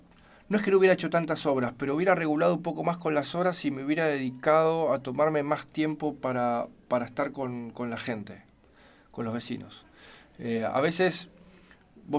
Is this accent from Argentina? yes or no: yes; Morón, Buenos Aires Province, Argentina; soy la tercera generación de mi familia, nacido y criado en Morón, yo me cruzo todo el día con gente que tiene que ver con mi familia